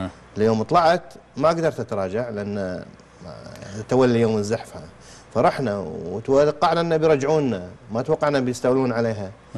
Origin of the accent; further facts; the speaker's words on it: Kuwait; أن أنا كويتي داخل عادي أتمشى في سوريا